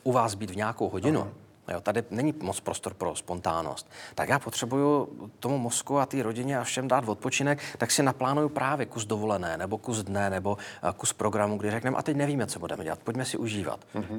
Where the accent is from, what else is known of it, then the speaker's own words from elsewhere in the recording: Moravia, Czechia; My jsme oba dva z Moravy.